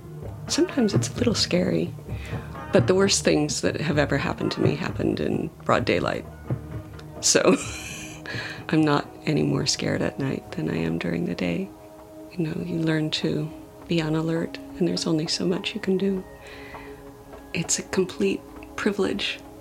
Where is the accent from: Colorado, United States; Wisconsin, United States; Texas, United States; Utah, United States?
Utah, United States; Provo; I grew up in Provo, Utah, in kind of the center of Mormon land.